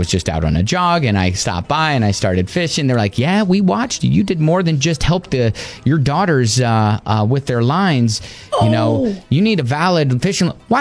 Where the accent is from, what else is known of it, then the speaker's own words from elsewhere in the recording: Kentucky, United States; I couldn't play the I'm from Kentucky card.